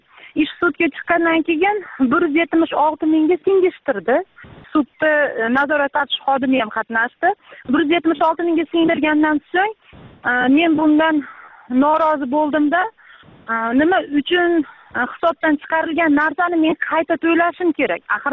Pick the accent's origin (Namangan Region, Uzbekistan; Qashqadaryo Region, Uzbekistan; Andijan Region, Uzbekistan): Andijan Region, Uzbekistan; Baliqchi; born there; 1982-yil 25 fevral Andijon viloyati Baliqchi tumanida tug'ilganman.